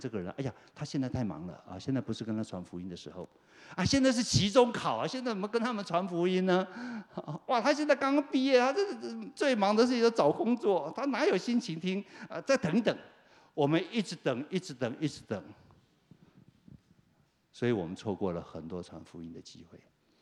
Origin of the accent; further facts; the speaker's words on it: southern Taiwan, Taiwan; 我在台湾长大，我们南方的人可能对稻田就 很熟悉哈。